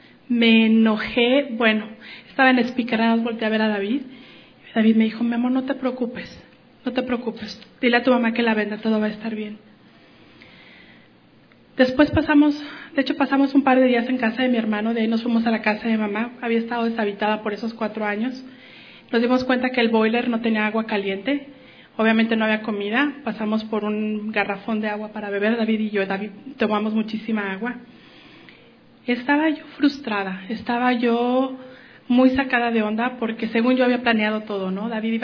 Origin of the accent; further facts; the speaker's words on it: Mexico; porque yo soy mexicana y él salvadoreño